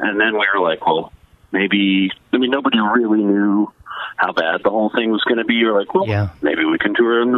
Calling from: Little Rock, Arkansas, United States; Yeah, I'm in Little Rock right now. I live in Little Rock

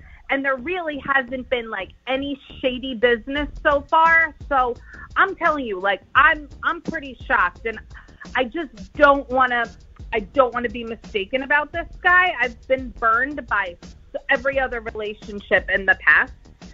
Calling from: Newport News, Virginia, United States; Hey guys, this is … from Newport News.

